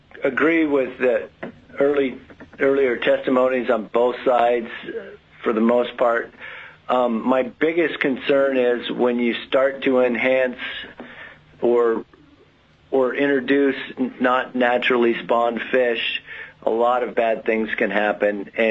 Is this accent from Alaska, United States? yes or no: yes; Soldotna, Alaska, United States; from Soldotna. I'm a Kenai River fishing guide